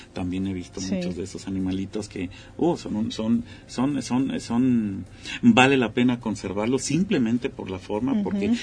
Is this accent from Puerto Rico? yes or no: no; Sonora, Mexico; moved away; Yo me crié en Sonora y allá la variedad de lagartijas es otra, que aquí vine a conocer otras